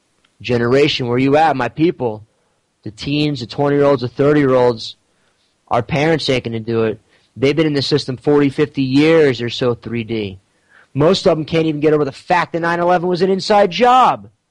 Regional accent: Manhattan, New York, United States; I'm from Manhattan, from the city. I'm a business person as well, and I'm new to this.

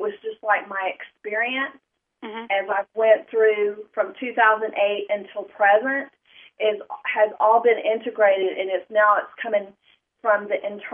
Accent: Atlanta, Georgia, United States; I'm from Atlanta, Georgia, the Atlanta, Georgia metro area.

